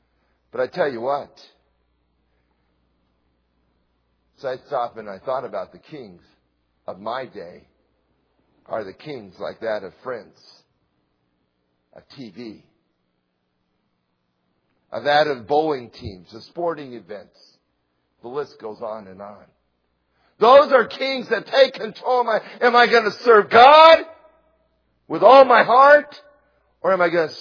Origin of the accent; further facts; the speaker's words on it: Missouri, United States; I'm from Missouri. Missouri is what? The show me state.